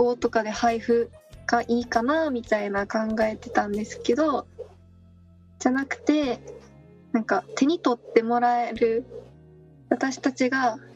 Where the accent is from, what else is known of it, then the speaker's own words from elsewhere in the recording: Nara, Japan; 奈良県から来てるって言ったら遠みたいな言われるけど、意外と奈良って京都にも行きやすいし大阪にも行きやすいから